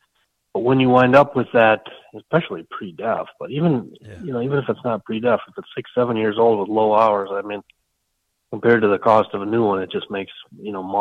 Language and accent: English; Benson, Minnesota, United States; My old auctioneer friend, a late great Abner Jacobson from my hometown of Benson, Minnesota